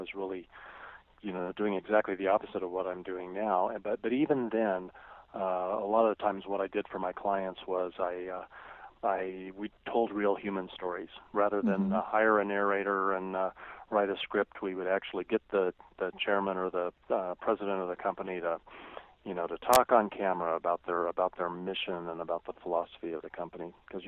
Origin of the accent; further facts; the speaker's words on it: Colorado Springs, Colorado, United States; I saw my hometown, Colorado Springs, Colorado, is hooked on growth.